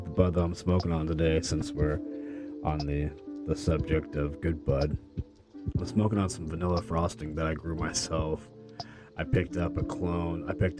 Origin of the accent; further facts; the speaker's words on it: Clarks Hill, Indiana, United States; Growing up in Indiana, it was always a hassle, man, to get anywhere. I grew up in the sticks. I lived in a town called Clarks Hill a lot.